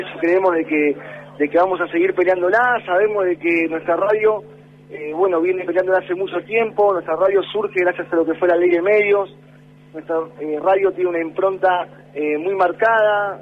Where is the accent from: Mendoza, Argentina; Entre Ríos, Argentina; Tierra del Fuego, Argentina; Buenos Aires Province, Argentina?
Buenos Aires Province, Argentina; Moreno; Y venimos de Moreno, de un lugar donde también en los últimos meses venimos muy sacudidos